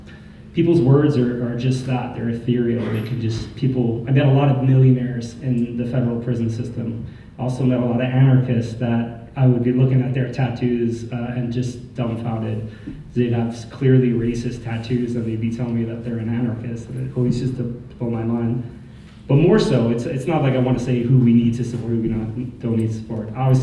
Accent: New York City, New York, United States; I'm from New York City, and I've spent the last 11 years or so caught up in the legal system.

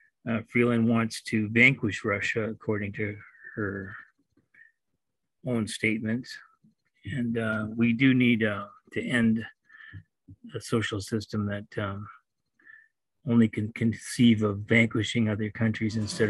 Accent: Edmonton, Alberta, Canada; about 50 years, born and raised in Edmonton.

